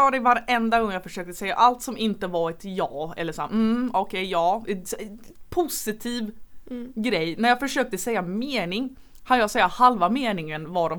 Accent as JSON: {"language": "Swedish", "town": "Gothenburg", "region": "Västra Götaland County", "country": "Sweden", "tie": "born or raised there", "said": "Jag är uppvuxen i Göteborg."}